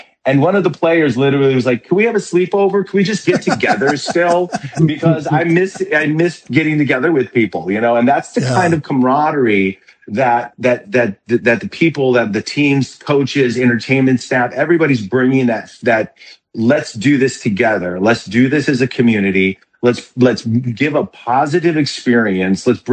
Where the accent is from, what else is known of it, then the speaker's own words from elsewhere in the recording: Chicago, Illinois, United States; I'm originally from Chicago, so it was great to come home and be able to perform as a Blue Man during those days.